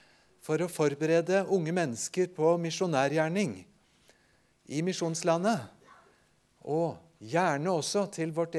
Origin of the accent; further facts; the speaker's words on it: Japan; now in Norway; Ellers ble jeg født i Japan som misjonærbarn og har mye av oppveksten min